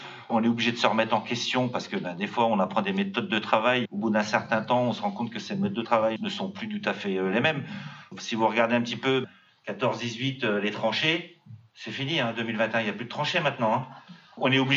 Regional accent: Grand Est, France; Oui, moi je suis de la Lorraine.

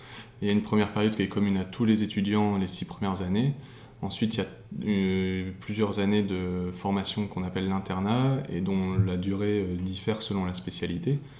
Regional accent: Lille, Hauts-de-France, France; now in Compiègne, France; je m'installais dans la région, que je ne connais absolument pas, je viens de Lille. J'ai suivi ma compagne pour habiter à Compiègne

